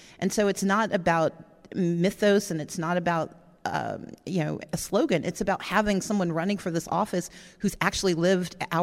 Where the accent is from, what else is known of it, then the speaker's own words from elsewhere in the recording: Mississippi, United States; I do know how to shoot. I'm from Mississippi.